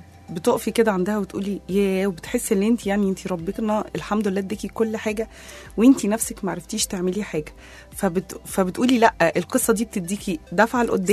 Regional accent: Egypt; لان ده نموذج الموجود عندنا في مصر

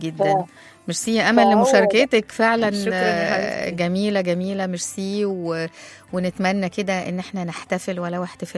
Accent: Egypt; هو طبعا من ناحيته ومن ناحية الأزهر عندنا الاتنين كان في حال التحام ما بينهم كمصريين كده.

